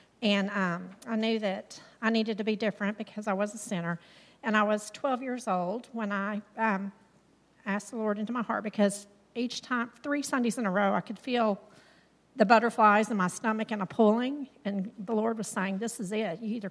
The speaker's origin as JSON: {"language": "English", "town": "Houston", "region": "Texas", "country": "United States", "tie": "born or raised there", "said": "I grew up in Houston, Texas with my mom, dad, sister, and brother."}